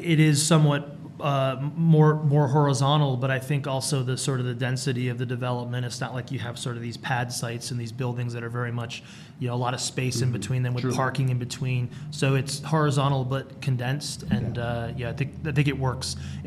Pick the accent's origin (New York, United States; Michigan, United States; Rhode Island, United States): Rhode Island, United States; So I'm originally from Rhode Island